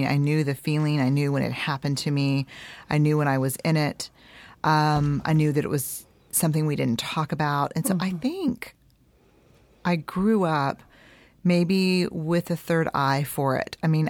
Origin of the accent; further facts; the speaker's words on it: Houston, Texas, United States; also born or lived in San Antonio; I was born in San Antonio and raised in Houston primarily, but also spent a lot of years in San Antonio as well.